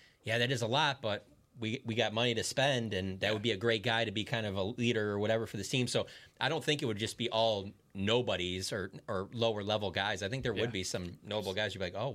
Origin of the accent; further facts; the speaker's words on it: Detroit, Michigan, United States; I grew up in Detroit. I'm still a Detroit sports fan.